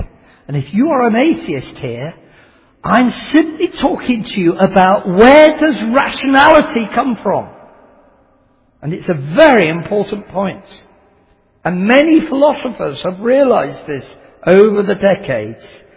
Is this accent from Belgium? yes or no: no; England, United Kingdom; accent: English; spoken in an English accent being told to an American audience who are just about understanding my English accent